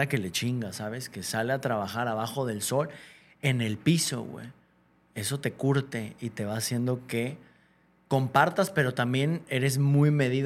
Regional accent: Mexico; Yo llego a varios países, güey, me gusta mucho viajar. Y como mexicano estás hecho a prueba de casi cualquier país.

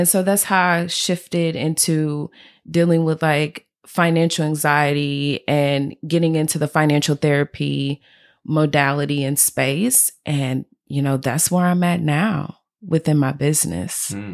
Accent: St. Louis, Missouri, United States; moved away as an adult; now in Dallas, United States; I was back in 2012 when I made a transition from my hometown, St. Louis, to Dallas. I took a leap of faith and I was like, I'm tired of being in St. Louis.

